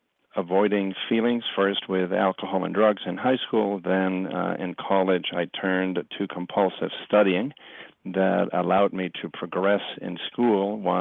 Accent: Puerto Rico; growing up in a Hispanic family, I grew up in Puerto Rico

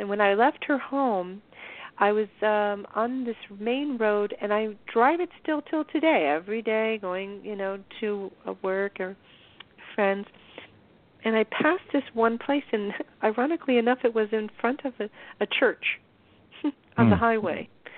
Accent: Florida, United States; I grew up down here in Florida my whole life, not too far from the Bermuda Triangle.

